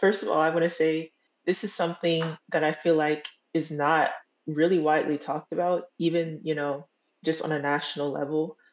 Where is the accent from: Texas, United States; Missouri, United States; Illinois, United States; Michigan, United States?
Missouri, United States; I'm focusing primarily on North St. Louis and North County. I am from North County.